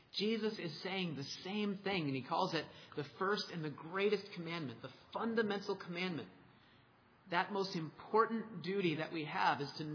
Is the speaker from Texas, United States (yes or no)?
no; Massachusetts, United States; I'm from Massachusetts, and my sports loyalties lay there.